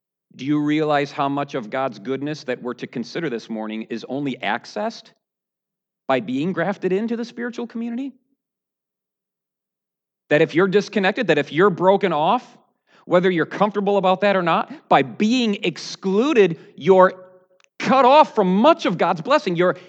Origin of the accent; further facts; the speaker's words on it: United States; America, and I speak of America because I'm American and I'm most familiar with my own culture